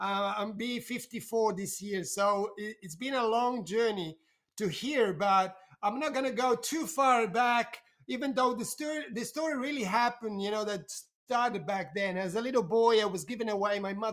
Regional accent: Italy; English is a second language; moved away as an adult; also born or lived in Switzerland; now in Melbourne, Australia; I was living in Switzerland. I'm from Italy, but I was living in Switzerland back then. And I moved to Australia, to Melbourne, where I am today.

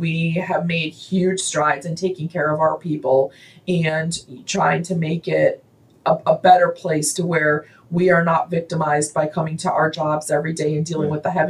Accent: Buffalo, New York, United States; I was born and raised in Buffalo.

